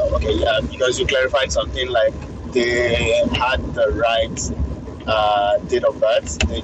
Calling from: Alberta, Canada; I'm joining from Alberta, Canada.

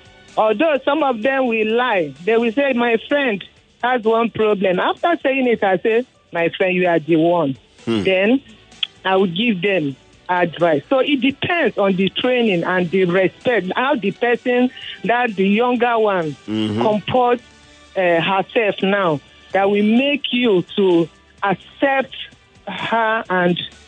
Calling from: Alimosho, Lagos, Nigeria; I'm calling from Alimosho.

